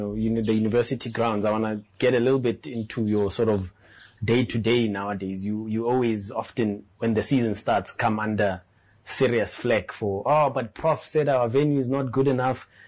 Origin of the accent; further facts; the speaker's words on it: Bethlehem, Free State, South Africa; Oh, that's my hometown, actually.